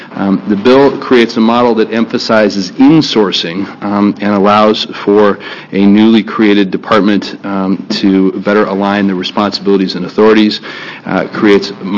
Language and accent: English; Beaverton, Oregon, United States; from Beaverton.